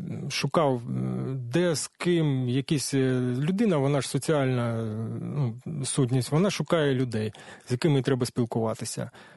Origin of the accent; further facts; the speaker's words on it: Enerhodar, Zaporizhzhia Oblast, Ukraine; also born or lived in Vodiane; Народився я в Кам'янсько-Дніпровський район, село Водяне. Це від 15 кілометрів від міста Енергодара. Я там ріс до 6 років. Село ну, не україномовне, більше суржикомовне. До 6 років я там мешкав. Потім батьки переїхали на будівництво в місто Енергодар і мене взяли з собою.